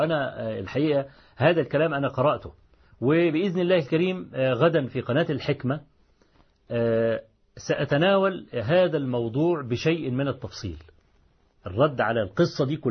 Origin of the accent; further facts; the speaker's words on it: Egypt; طبعا احنا كمصريين عارفين ابو لمعة الاصلي،